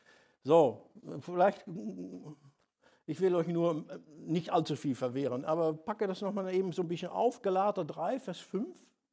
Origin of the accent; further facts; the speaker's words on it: Netherlands; ich bin ein Holländer